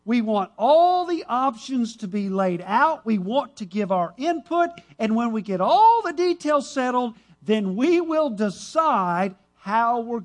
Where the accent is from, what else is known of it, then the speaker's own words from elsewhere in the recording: United States; I'm an American, right? Home of the free or the brave.